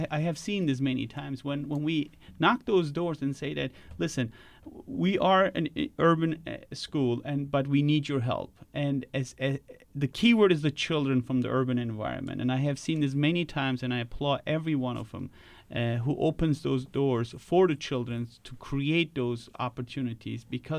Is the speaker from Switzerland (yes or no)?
yes; Switzerland; I was born and raised in Switzerland.